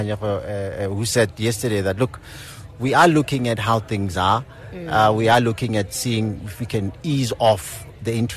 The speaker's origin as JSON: {"language": "English", "town": "Soweto", "region": "Gauteng", "country": "South Africa", "tie": "born or raised there", "said": "So I grew up in Soweto, Zone 9 Midlands."}